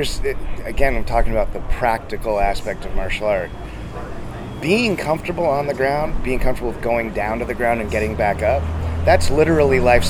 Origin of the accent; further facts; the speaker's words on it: Oakland, California, United States; I'm from Oakland, California